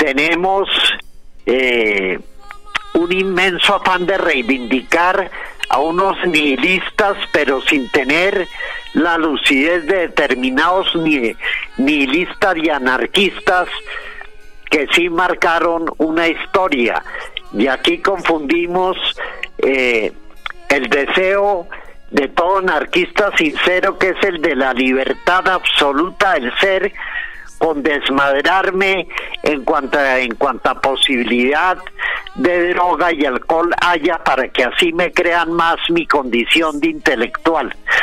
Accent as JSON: {"language": "Spanish", "country": "Colombia", "said": "soy un colombiano en algunas cosas colombianísimo y en otro una especie de alienígena que por algún motivo nació acá"}